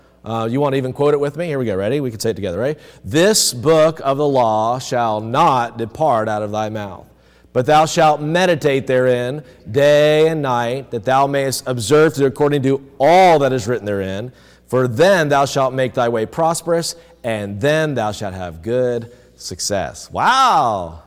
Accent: South Carolina, United States; Now, I'm not from Wisconsin. I'm actually from South Carolina, okay? And so I grew up in South Carolina.

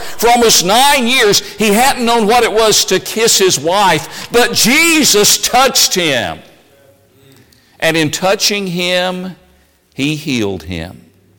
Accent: Tennessee, United States; I grew up in East Tennessee in an unchurched family.

